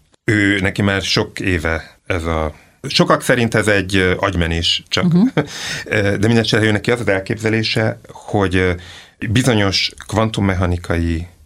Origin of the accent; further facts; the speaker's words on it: Szeged, Csongrád-Csanád, Hungary; hogy én Szegeden nőttem föl